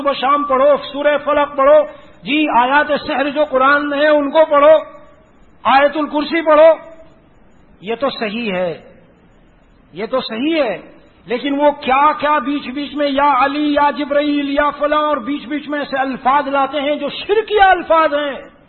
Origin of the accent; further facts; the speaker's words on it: Delhi, India; نظام الدین مرکز میں وہاں کا رہنے والا ہوں تو آپ بہت دیکھیں گے, اگر کبھی جانا ہو وہیں حضرت خواجہ نظام الدین اولیاء کی درگاہ ہے.